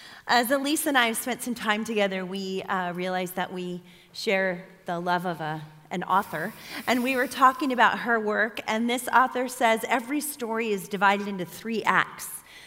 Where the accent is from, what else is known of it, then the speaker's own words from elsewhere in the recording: California, United States; and I grew up here in California.